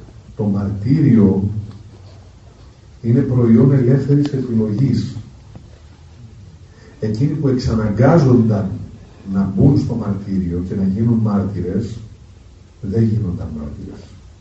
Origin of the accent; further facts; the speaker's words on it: Athens, Attica, Greece; σχεδόν κάθε Σαββατοκύριακο όταν ήμουν παιδί, από την Αθήνα στη Χαλκίδα, και μετά όλο το καλοκαίρι ήμουν εκεί